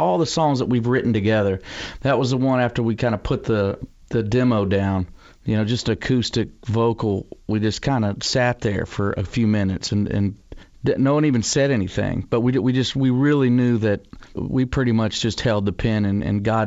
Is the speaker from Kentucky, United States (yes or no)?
no; Ohio, United States; Well, and I'm from Ohio, so I'm not that far off from